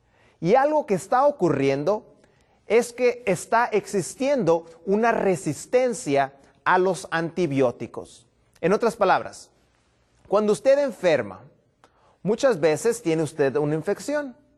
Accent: Baja California, Mexico; Vengo desde Baja California

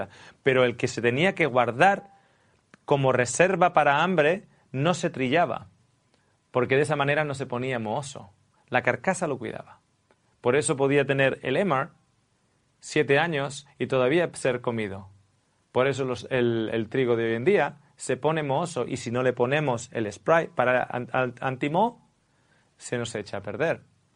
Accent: Australia; Claro, yo vengo de Australia, uno de los grandes exportadores de trigo.

